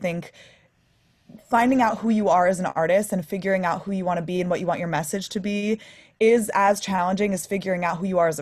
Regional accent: Los Angeles, California, United States; I'm born and raised in Los Angeles, which is, I think, pretty unique and definitely affects the type of music that I make, you know what I mean?

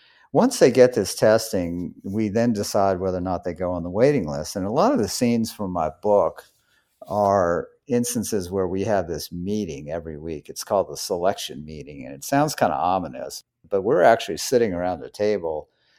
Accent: New Orleans, Louisiana, United States; So I grew up in New Orleans

